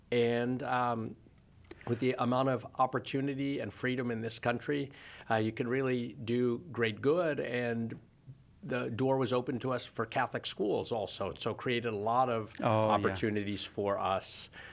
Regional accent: India; now in United States; we're from India, but … with our complexion

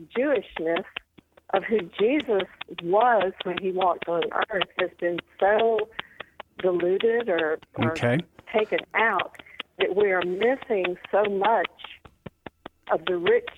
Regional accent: Louisiana, United States; Hi, this is, thank you for taking my call, and I grew up in South Louisiana, so I love listening.

